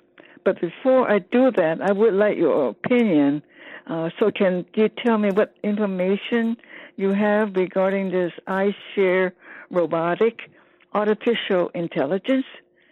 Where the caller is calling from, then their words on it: San Francisco, California, United States; I'm calling from San Francisco, KDOW